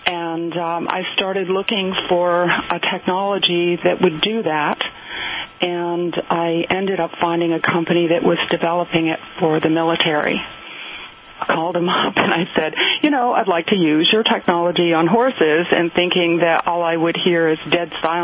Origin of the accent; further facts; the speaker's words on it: Vermont, United States; because I'm from Vermont, so I'm from a big dairy state.